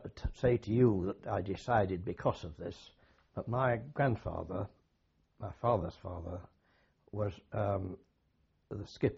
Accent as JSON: {"language": "English", "town": "Hull", "region": "Yorkshire and the Humber", "country": "United Kingdom", "tie": "born or raised there", "said": "I was born in Hull"}